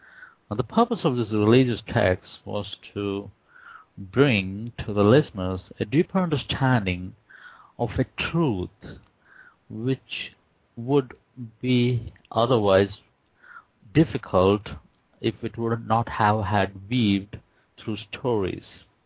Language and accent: English; India; I'm from India, and we're a bunch of very religious people